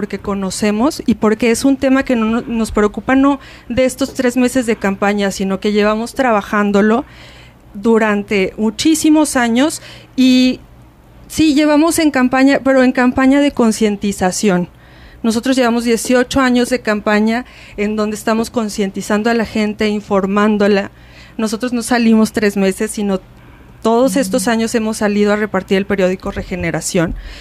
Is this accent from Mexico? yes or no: yes; Mexico; todas esas virtudes que tenemos como pueblo mexicano